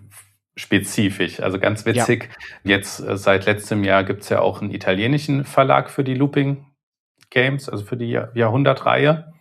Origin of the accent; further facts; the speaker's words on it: Germany; Genau, und wie wir jetzt eben gerade darüber reden, okay, für uns als Deutsche, gerade wenn es jetzt um den Zweiten Weltkrieg geht